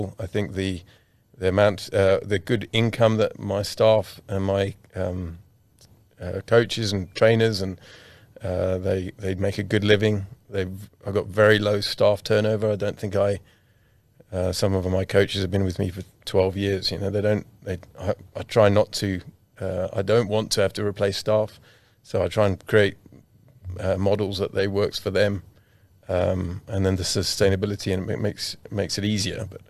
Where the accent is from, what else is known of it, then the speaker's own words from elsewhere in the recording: South Africa; born there; I was born in South Africa.